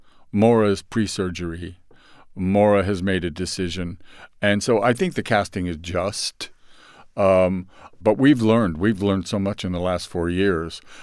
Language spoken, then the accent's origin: English; San Francisco, California, United States; I grew up in San Francisco. And a very liberal community.